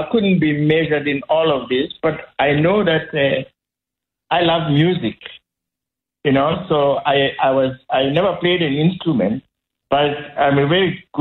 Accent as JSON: {"language": "English", "town": "Petersburg", "region": "Limpopo", "country": "South Africa", "tie": "born or raised there", "said": "Actually, I grew up in Petersburg."}